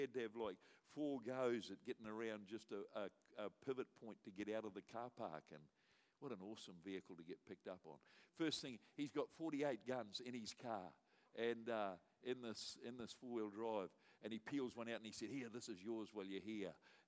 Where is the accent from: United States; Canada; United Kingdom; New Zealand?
New Zealand; because I come from New Zealand